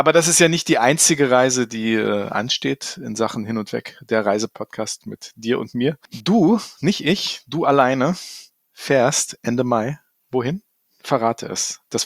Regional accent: Northern Germany, Germany; Ich bin Norddeutscher.

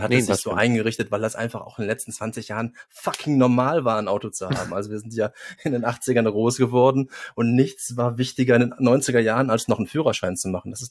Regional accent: Cologne, North Rhine-Westphalia, Germany; Als Kölner

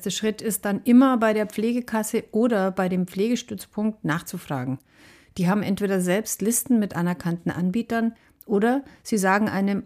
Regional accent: Bavaria, Germany; weil ich komme aus Bayern

